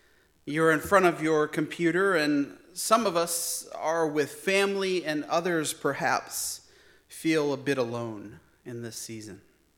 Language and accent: English; Toledo, Ohio, United States; Since I grew up just outside of Toledo and actually just kind of south of Detroit